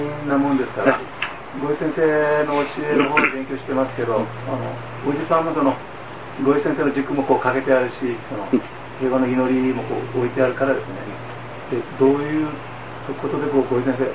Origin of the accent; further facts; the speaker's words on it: Fukuoka, Japan; あの福岡から来た人たちので